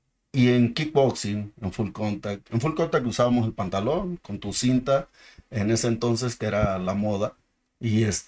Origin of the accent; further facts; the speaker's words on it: Acapulco, Guerrero, Mexico; en Acapulco, Guerrero, ahí de donde soy originario